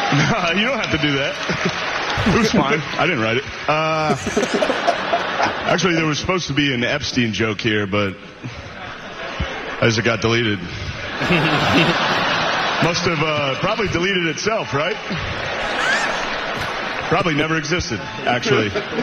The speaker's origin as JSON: {"language": "English", "region": "Midwest", "country": "United States"}